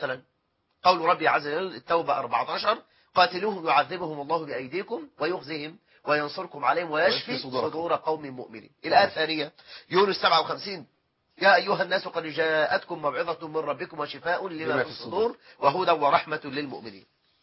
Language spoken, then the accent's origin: Arabic; Egypt; فجايب اللي بيسموه الغطره او الشال المعروف عندنا في مصر